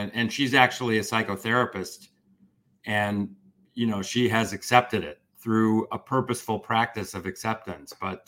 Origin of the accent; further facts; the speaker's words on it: Chicago, Illinois, United States; moved away; I grew up outside of Chicago.